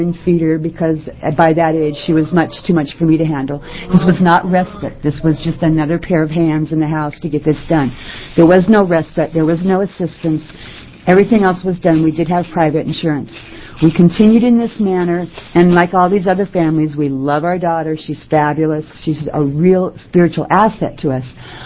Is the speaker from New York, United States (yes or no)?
no; Bend, Oregon, United States; I am from Bend, and I'm here to speak in support of both pieces of legislation.